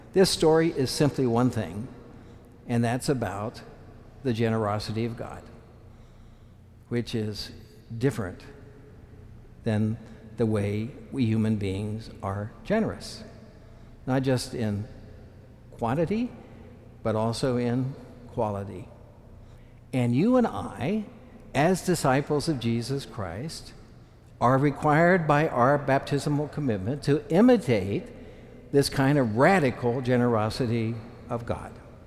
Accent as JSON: {"language": "English", "town": "Concordia", "region": "Kansas", "country": "United States", "tie": "born or raised there", "said": "Now, when I was a young boy growing up in Concordia, Kansas, we had a wonderful pastor."}